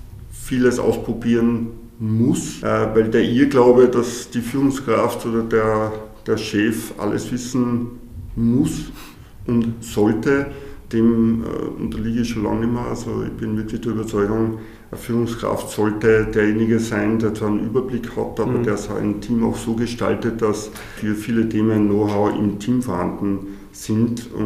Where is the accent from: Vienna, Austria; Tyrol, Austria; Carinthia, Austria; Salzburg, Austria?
Salzburg, Austria; Ich bin gelernter Spediteur, bin aus Salzburg